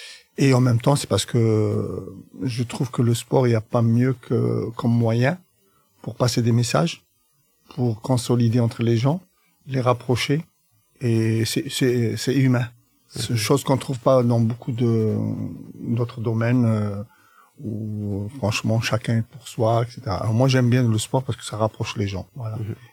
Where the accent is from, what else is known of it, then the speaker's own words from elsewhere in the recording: Algeria; Alors, moi, je suis natif d'Algérie. Je suis d'origine algérienne, français d'origine algérienne.